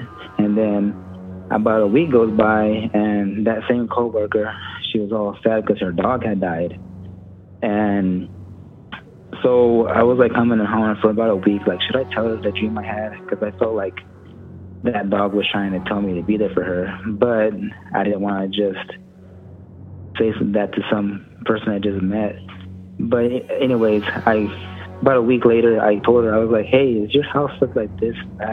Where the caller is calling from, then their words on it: Texas, United States; From Texas.